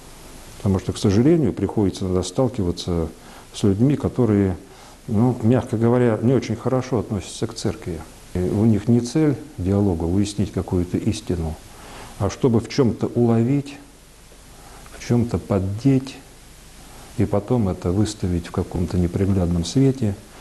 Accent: Moscow, Russia; это не скроешь, что я коренной москвич

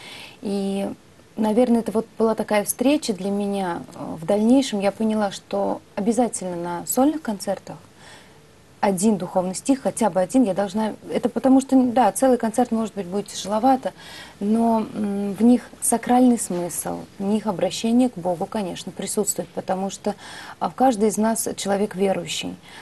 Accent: Penza, Penza Oblast, Russia; в мой родной город, да, в Пензу

